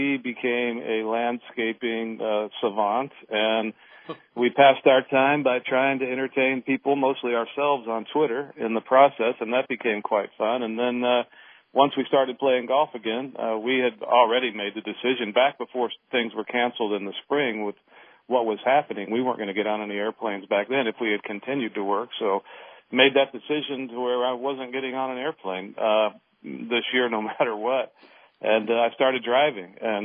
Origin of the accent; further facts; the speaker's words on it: Nevada, United States; I took a drive up through Nevada, which is my home state, and I saw parts of that state I had never seen before.